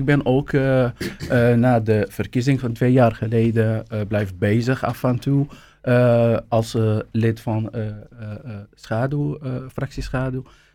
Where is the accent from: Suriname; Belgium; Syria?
Syria; Aleppo, Aleppo Governorate; Dutch is a second language; moved away as an adult; now in Netherlands; Maar ik kom oorspronkelijk uit Aleppo, Syrië.